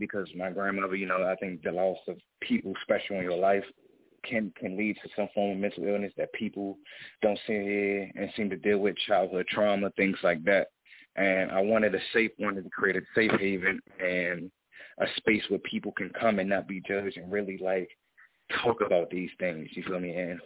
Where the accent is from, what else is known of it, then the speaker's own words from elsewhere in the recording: Washington, District of Columbia, United States; Born and raised in Washington, D.C., Southeast area, 1109 Sumner Road, Southeast. Was raised around the farms, was born around Connor Terrace